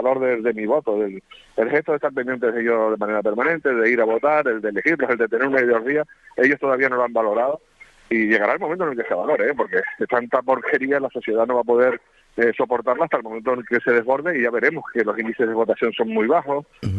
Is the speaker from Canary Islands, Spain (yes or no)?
yes; Canary Islands, Spain; cada día somos menos canarias con la actitud que están teniendo algunos de nuestros paisanos